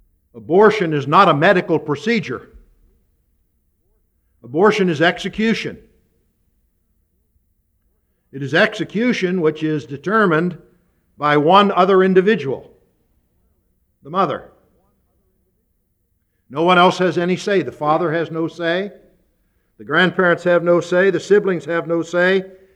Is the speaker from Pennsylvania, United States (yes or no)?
yes; Pennsylvania, United States; The same way, when I was raised in Pennsylvania had a 3-day waiting period for getting married.